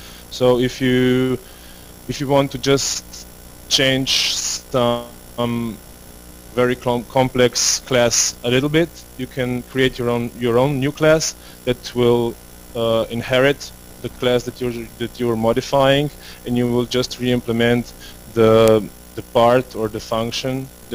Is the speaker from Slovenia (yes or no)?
yes; Slovenia; So I come from Slovenia. It's a neighboring country to Hungary. I live on the coastal side